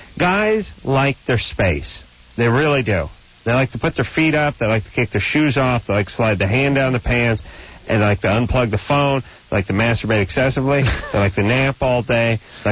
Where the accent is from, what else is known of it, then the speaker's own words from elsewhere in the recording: North Hollywood, California, United States; from my hometown of North Hollywood.